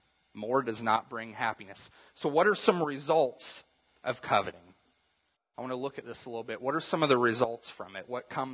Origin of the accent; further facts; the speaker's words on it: United States; I mean, within reason, as an American, you can basically figure out a way to get almost anything that you want.